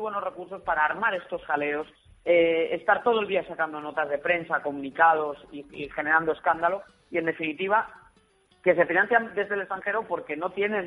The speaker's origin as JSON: {"language": "Spanish", "town": "Santiago de Compostela", "region": "Galicia", "country": "Spain", "tie": "born or raised there", "said": "yo soy de Santiago de Compostela, sí. Entonces esa es la primera plaza, la más cercana que tenía de niño creciendo."}